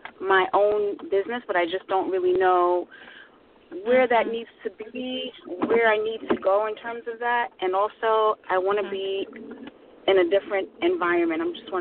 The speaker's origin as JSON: {"language": "English", "town": "Bronx", "region": "New York", "country": "United States", "tie": "born there", "said": "And I was born in the Bronx at 1:17 a.m."}